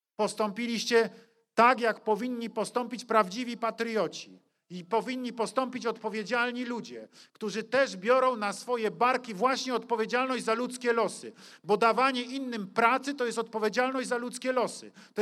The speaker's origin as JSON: {"language": "Polish", "town": "Kraków", "region": "Lesser Poland", "country": "Poland", "said": "Więc jako krakowianin mogę powiedzieć, w jakimś sensie jestem też u siebie."}